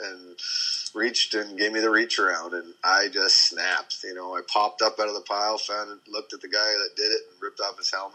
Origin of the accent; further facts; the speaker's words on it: Ontario, Canada; You know, because I was living in Schaumburg, but I grew up in Orangeville or Shelburne and, you know, kind of thing.